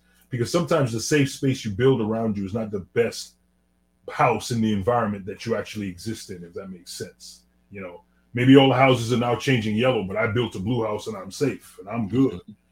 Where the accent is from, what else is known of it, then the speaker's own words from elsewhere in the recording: Trinidad & Tobago; I'm from Trinidad and Tobago, right? So I have I'm a resident alien.